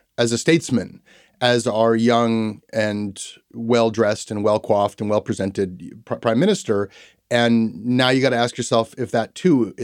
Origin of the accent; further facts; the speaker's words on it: Toronto, Ontario, Canada; He was certainly presented as a hero to me growing up in Toronto.